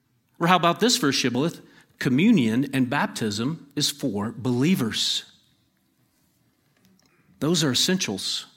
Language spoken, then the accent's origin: English; North Carolina, United States; It was due to family where I grew up in North Carolina